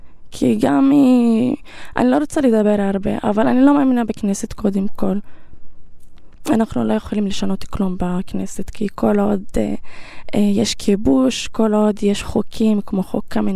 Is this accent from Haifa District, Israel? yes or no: yes; Umm al-Fahm, Haifa District, Israel; אני מאום אל-פחם, אז רוב הסביבה שלי כן חושבת כמוני